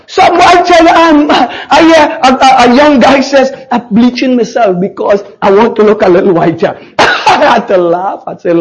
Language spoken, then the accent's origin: English; New York, United States; also born or lived in Trinidad; now in Saint Kitts and Nevis; I was born in Trinidad. Raised in New York, I accept that. God sent me to St. Kitts, I accept that.